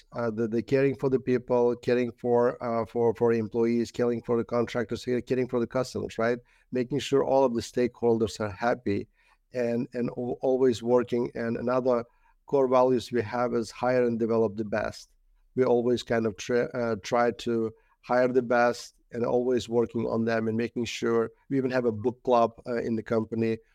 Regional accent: Uzbekistan; English is a second language; now in United States; when I moved from Uzbekistan to US, I came with a dream and I couldn't go back with nothing.

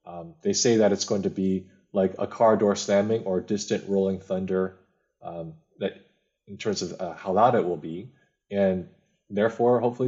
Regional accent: California, United States; I grew up in the Bay Area, California, had relatives overseas

